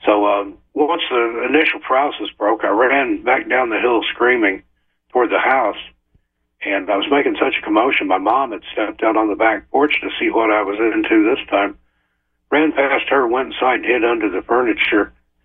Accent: Tennessee, United States; there was something that I encountered in the woods in the area where I grew up in West Oxford County, Tennessee.

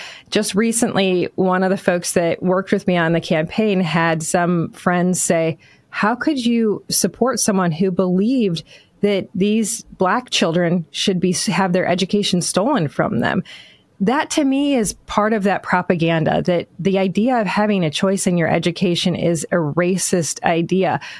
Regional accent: Michigan, United States; I am obviously from Michigan

